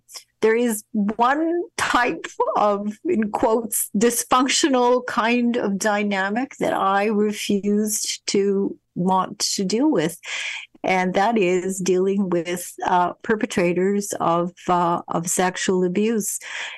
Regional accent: Winnipeg, Manitoba, Canada; a paper that I grew up with in Winnipeg as a little girl.

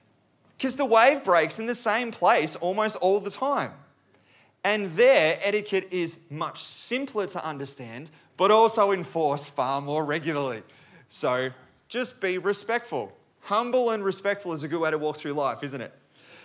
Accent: Warrnambool, Victoria, Australia; I grew up in Warrnambool local, born and bred, and surfed these spots all of my life.

